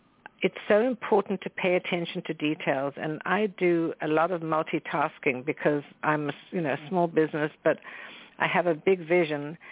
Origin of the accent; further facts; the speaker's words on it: South Africa; You know, we were raised in South Africa to be very polite